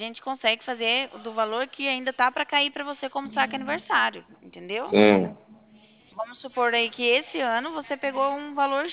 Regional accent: Paraná, Brazil; Isso, eu sou do Paraná.

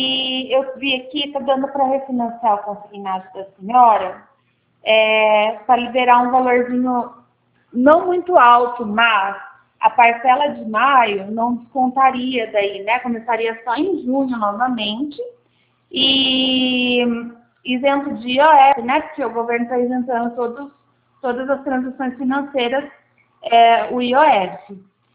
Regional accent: Botucatu, São Paulo, Brazil; Eu sou de Botucatu.

